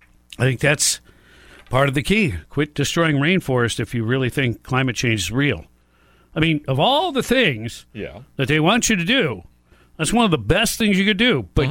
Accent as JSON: {"language": "English", "town": "Brooklyn", "region": "New York", "country": "United States", "tie": "born there", "said": "Look, I was born in Brooklyn, the same place where Donald Trump's family comes from."}